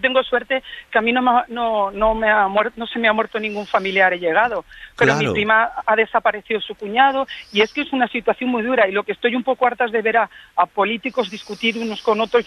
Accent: Paiporta, Valencian Community, Spain; yo soy de Paiporta, del pueblo donde ha pasado la Dana.

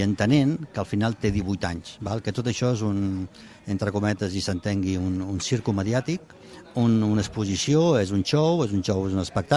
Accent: Cambrils, Catalonia, Spain; Que sóc de Cambrils? Que sóc de Cambrils? Què et penses?

